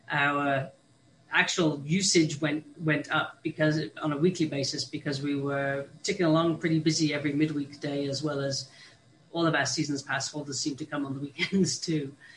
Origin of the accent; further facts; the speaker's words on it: Truckee, California, United States; from Tahoe Donner, California, and Truckee, Lake Tahoe area.